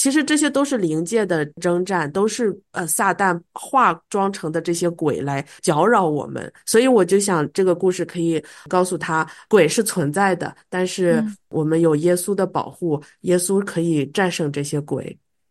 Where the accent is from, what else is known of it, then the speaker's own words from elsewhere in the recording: China; 因为确实像我们中国人，特别是我们在农村老家的地方，受很多这些拜鬼神啊，这些混合的宗教的影响